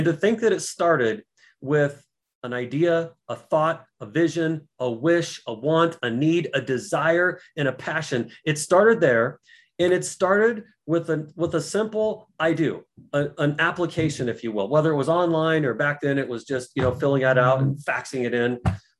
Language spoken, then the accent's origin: English; Colorado, United States; I say all the way because we're from Colorado.